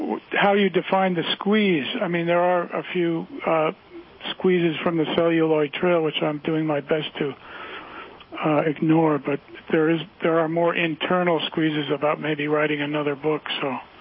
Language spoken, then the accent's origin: English; Hudson, New York, United States; he came to my hometown of Hudson, New York, and wanted to do a reading with me